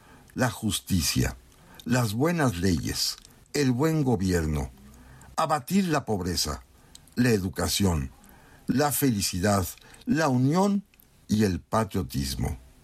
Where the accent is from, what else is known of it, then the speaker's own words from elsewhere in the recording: Mexico; Ese es nuestro deber como mexicanos, como mexicanas